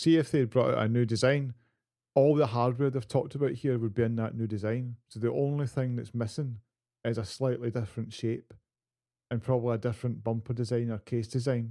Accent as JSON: {"language": "English", "region": "England", "country": "United Kingdom", "accent": "English", "said": "I think it will really struggle with my perfect English accent."}